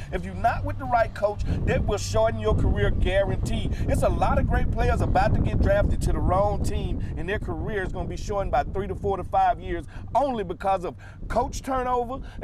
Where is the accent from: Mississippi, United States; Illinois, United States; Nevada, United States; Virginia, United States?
Mississippi, United States; I'm from Mississippi. I understand. We're taught to do it. We slow cook everything.